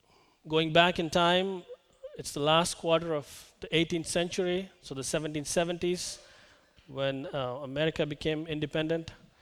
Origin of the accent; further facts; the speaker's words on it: India; You know, I'm from India, to a land of millions, like India